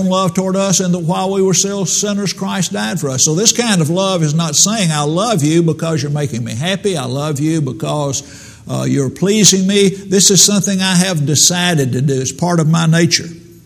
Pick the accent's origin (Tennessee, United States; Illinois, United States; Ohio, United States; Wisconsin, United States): Tennessee, United States; Centerville; When I was growing up in the Ship's Bend congregation 3 miles out of Centerville, Tennessee